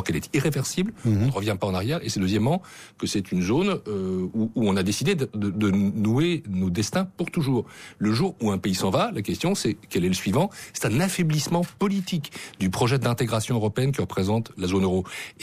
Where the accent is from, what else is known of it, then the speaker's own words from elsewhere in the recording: France; je dis notre économie puisque je suis français